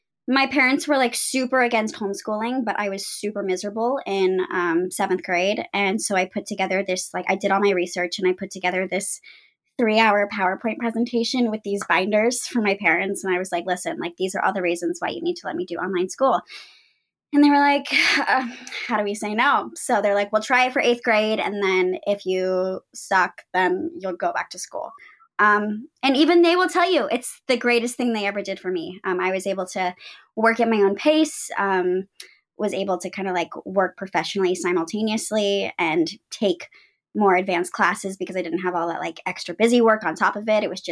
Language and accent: English; Houston, Texas, United States; I'm from Houston, Texas, which is where I am now.